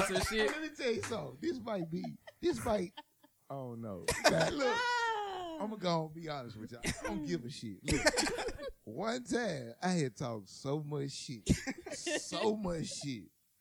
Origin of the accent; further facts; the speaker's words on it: Memphis, Tennessee, United States; First of all, I'm from South Memphis.